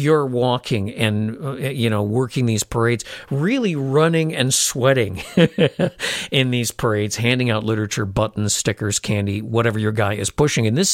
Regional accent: Chicago, Illinois, United States; but I grew up in Chicago, and of course, my family liked to take short road trips

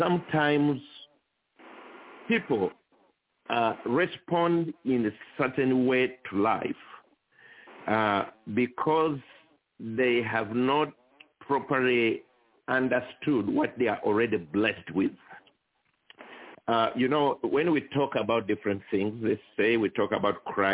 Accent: Uganda; I'm originally from Uganda, which is East Africa.

